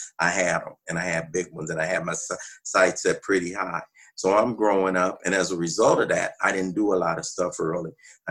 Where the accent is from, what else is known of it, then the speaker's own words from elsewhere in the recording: Los Angeles, California, United States; I grew up in South Central Los Angeles, grew up in the 60s, and I'm one of six boys.